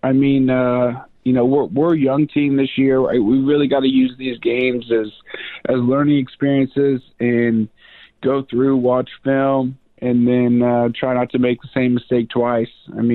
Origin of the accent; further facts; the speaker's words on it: Oviedo, Florida, United States; So I'm from Oviedo, Florida.